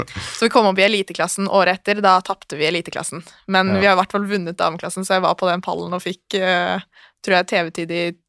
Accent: Hønefoss, Buskerud, Norway; now in Oslo, Norway; Jeg kommer fra Hønefoss, så en times biltur utenfor Oslo. Jeg 20 år, blir 21 i år. Ja, flyttet til Oslo for å studere

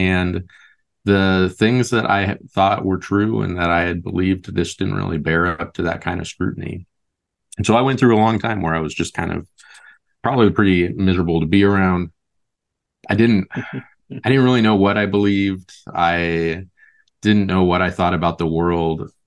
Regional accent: Omaha, Nebraska, United States; also born or lived in Lincoln; now in Portland, United States; I grew up in Lincoln and Omaha, Nebraska, but I've lived in Portland, Oregon for the last 17 years now.

